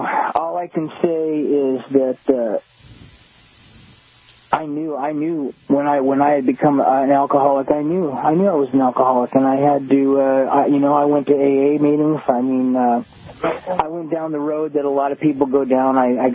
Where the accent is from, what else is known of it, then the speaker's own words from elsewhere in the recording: Oregon, United States; now in Washington, United States; Yeah, well, I'm from Oregon originally, live in Washington now